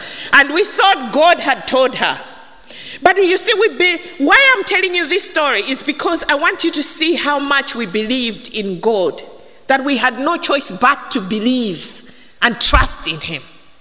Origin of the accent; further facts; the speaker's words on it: Malawi; I said to you, I come from Malawi.